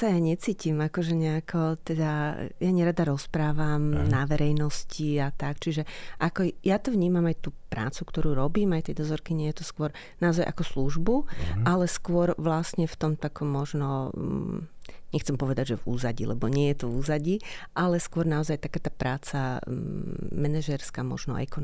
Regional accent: Červenica, Prešov Region, Slovakia; vyrastala som ako dieťa v Červenici, čo je vedľajšia na dedina, kde sú opálové bane.

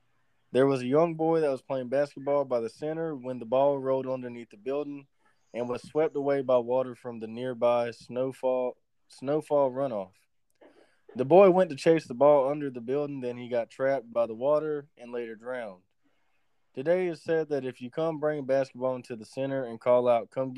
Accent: Alabama, United States; Well, no, I mean, you know, we're from Alabama.

